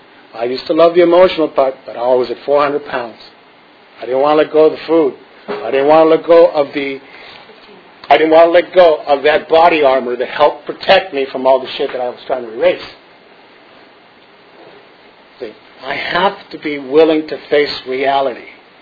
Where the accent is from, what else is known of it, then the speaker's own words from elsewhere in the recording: Santa Barbara, California, United States; Now, I wound up in Santa Barbara. By the way, I come from Santa Barbara.